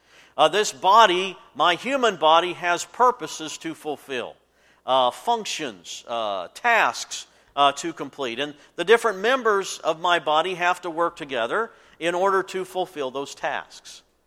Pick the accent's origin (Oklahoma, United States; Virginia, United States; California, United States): Virginia, United States; Roanoke; I grew up in Roanoke, Virginia, about 3 hours from Charlottesville.